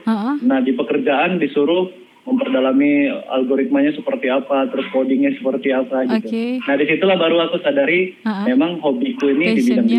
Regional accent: Galang, Indonesia; Aku juga di kampung aku di Galang

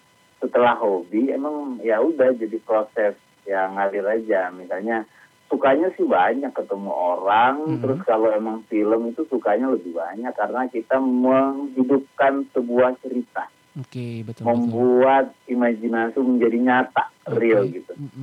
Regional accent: Yogyakarta, Special Region of Yogyakarta, Indonesia; now in Jakarta, Indonesia; saya dari Jogja ke Jakarta, dari teater sampai Jakarta

